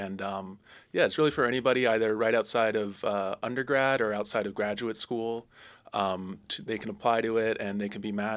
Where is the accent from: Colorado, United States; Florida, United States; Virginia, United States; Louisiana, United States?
Virginia, United States; McLean; now in Juneau, United States; I'm originally from outside of D.C., McLean, Virginia.